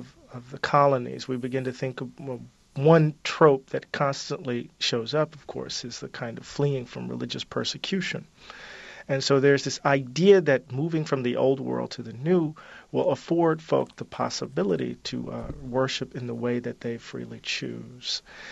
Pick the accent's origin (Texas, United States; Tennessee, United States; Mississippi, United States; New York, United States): Mississippi, United States; Moss Point; I grew up in Moss Point, Mississippi, which is about 30 miles east of Biloxi.